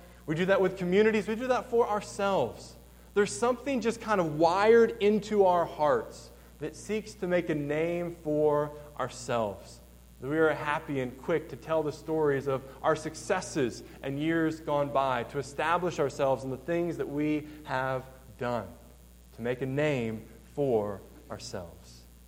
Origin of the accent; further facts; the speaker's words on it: Mendon, Michigan, United States; halfway in between those two cities was my town, Mendon, Michigan, there on the banks of the St. Joseph